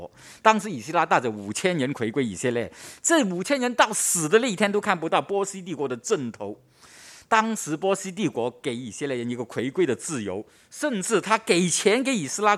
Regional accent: Hong Kong; 现在我们香港人都面对这个很转变很大的城市，跟以前很不同

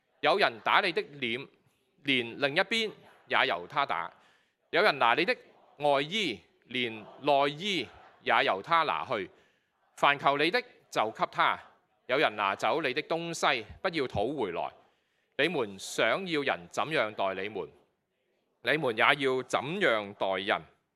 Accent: China; 咁如果你即係我哋中國人咧就會説話叫以德報怨啊

